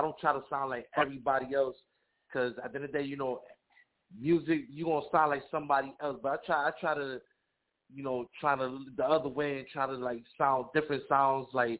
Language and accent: English; Puerto Rico; I was born in Puerto Rico. I was born in Puerto Rico, born in Puerto Rico, raised in Puerto Rico. But, you know, my father black, my mom Puerto Rican.